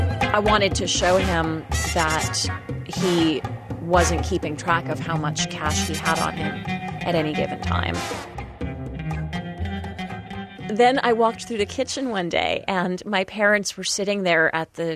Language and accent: English; Worcester, Massachusetts, United States; I grew up in Worcester, Massachusetts. It's about 50 miles or so west of Boston.